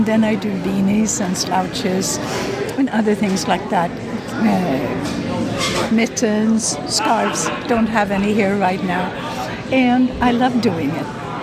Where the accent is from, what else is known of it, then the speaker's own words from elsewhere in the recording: Sweden; I was brought up in Sweden. I am Swedish.